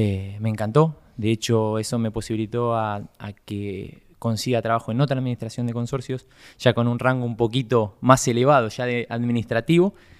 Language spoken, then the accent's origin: Spanish; Carmen de Areco, Buenos Aires Province, Argentina; mi infancia, mi adolescencia transcurrió todo en Carmen de Areco, obvio.